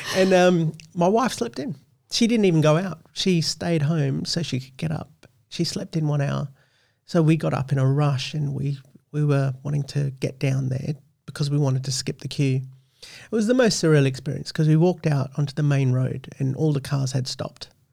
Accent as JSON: {"language": "English", "country": "Australia", "said": "oh, we're from Australia."}